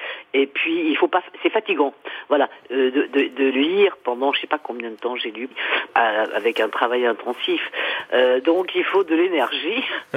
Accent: Paris, Île-de-France, France; Je n'habite pas loin de Pigalle. Moi, je suis une Parisienne. Je suis née dans le 9e. J'ai pas beaucoup voyagé, finalement. J'ai habité Belleville. Métro Couronne, j'ai habité avenue Jean Jaurès dans le 19e.

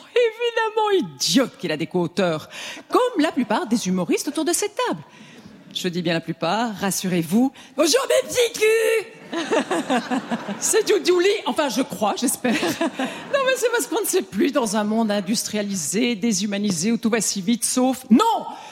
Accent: Belgium; Je suis belge et chez moi, dans mon petit pays

